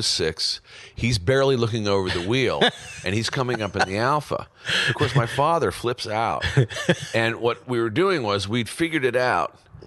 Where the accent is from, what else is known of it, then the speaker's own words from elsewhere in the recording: Ireland; Because you don't look like Bob, but I'm Irish.